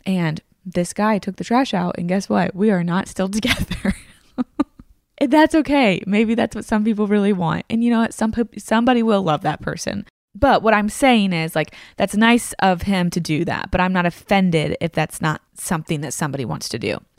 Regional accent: the South, United States; So I know for me, I grew up in the South

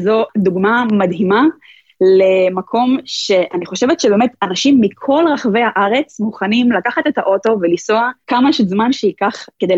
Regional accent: Haifa, Haifa District, Israel; אני גדלתי כחיפאית, בחיפה היה מאוד קשה להשיג קרואסון טוב.

